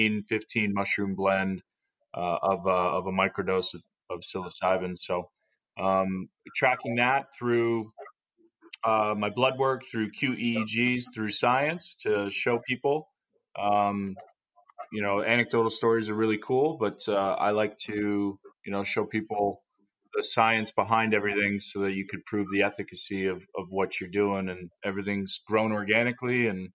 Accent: King City, Ontario, Canada; I grew up in King City, Ontario, Canada.

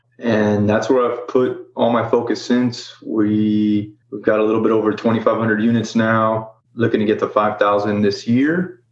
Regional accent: Florida, United States; I am originally from South Florida and studied to be an electrical engineer.

